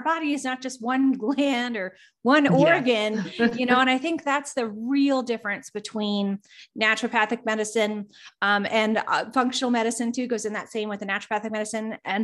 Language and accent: English; Florida, United States; born there; I'm a sun baby. I was born in Florida. I'm like, I need the sun.